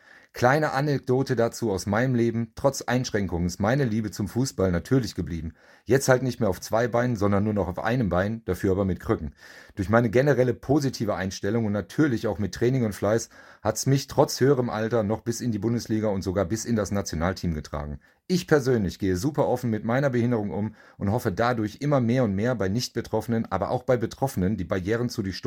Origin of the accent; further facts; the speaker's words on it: Rhineland, Germany; born there; 50 Jahre jung, komme gebürtig aus dem Rheinland, bin aber seit knapp 18 Jahren in Hessen ansässig geworden.